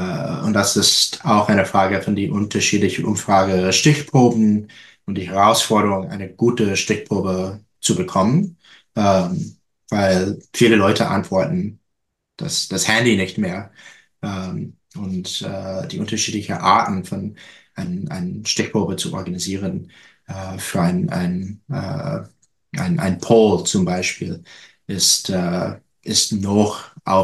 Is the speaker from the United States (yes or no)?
yes; North Carolina, United States; German is a second language; Und ich stamme aus North Carolina.